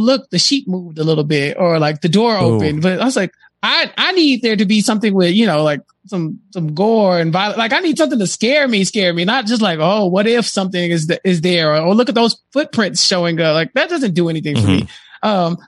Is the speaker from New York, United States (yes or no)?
no; Texas, United States; Like, I'm from Texas, Rob. Texas Chainsaw Massacre is a thing here.